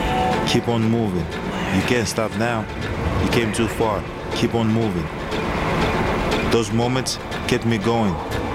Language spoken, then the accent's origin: English; Greece; Both. I'm Greek and I'm Greek and Nigerian, Greco-Nigeriano. But yeah, it's you know, being in Greece, you're not Greek enough.